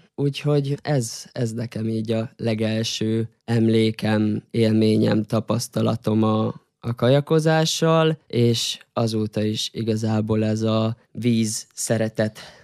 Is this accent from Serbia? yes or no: yes; Senta, Vojvodina, Serbia; Zentán is töltöttem úgy a eddigi fiatalságom meghatározó részét. Ott nőttem fel 6 éves koromtól egészen 20 éves koromig. Ott jártam ki az általános iskolát, a gimnáziumot.